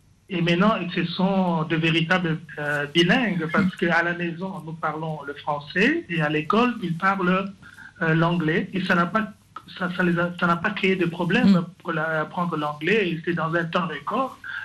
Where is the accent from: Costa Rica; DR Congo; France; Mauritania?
DR Congo; first language Tshiluba; French is a second language; Je parle lingala avec mon épouse. Mm. On parle aussi les autres langues, comme notre langue maternelle, le chiluba.